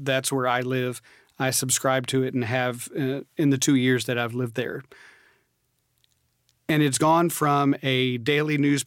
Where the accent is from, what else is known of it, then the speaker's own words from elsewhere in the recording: Louisville, Kentucky, United States; Growing up in Louisville, I always had the morning Courier-Journal in the house and the afternoon Louisville Times.